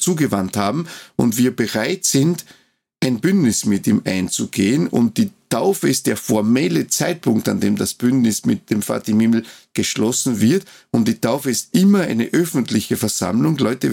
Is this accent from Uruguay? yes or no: yes; Uruguay; now in Austria; Ich bin ja als Kind aufgewachsen in Uruguay und die Kirche in Uruguay ist viel größer, als sie in Österreich ist.